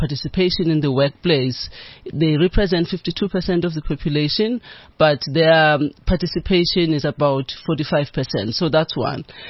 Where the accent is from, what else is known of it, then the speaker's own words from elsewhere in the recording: KwaZulu-Natal, South Africa; I grew up in KwaZulu-Natal. I was born there. And my parents were in business. You know, they ran a small shop in the community.